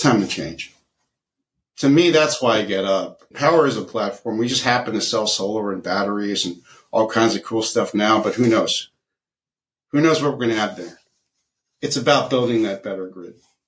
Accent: United States; I'm mixed. I'm Filipino-American. I love my Filipino roots, my American roots, but I'm building my own roots.

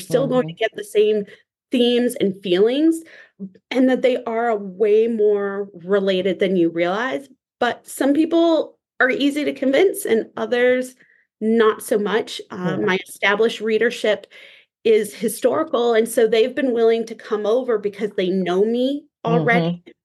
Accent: Midwest, United States; I grew up in the Midwest. We have winter for reals.

